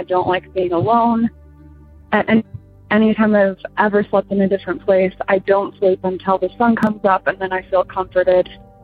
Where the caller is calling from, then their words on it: Michigan, United States; I'm calling from Michigan.